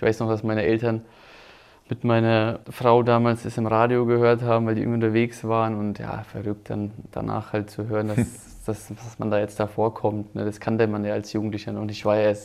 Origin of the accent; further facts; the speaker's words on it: Nuremberg, Bavaria, Germany; also born or lived in Osnabrück; meine Heimat ist ganz klar Nürnberg. Ja, wir bauen da jetzt ein Haus, auch meine Familie